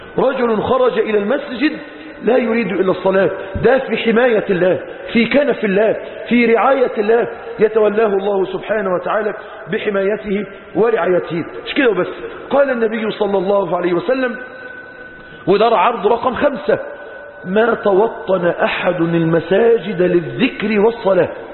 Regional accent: Egypt; احنا عندنا في مصر هنا احنا طبعا اللي اتجوز مع رخصة 7 أيام انه ما يخرجش من البيت اصلا.

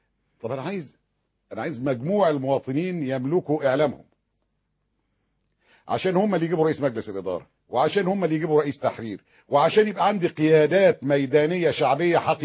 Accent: Egypt; أنا راجل مصري

